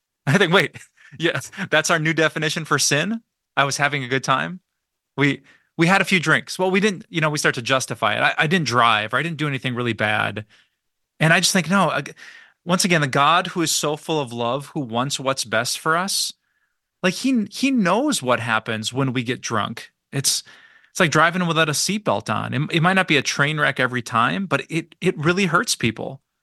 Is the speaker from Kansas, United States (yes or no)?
no; Green Bay, Wisconsin, United States; And we took the title from my hometown, Green Bay, Wisconsin. Did you know 7 out of the top 10 drunkest cities in the entire nation are right here in my home, beloved state of Wisconsin?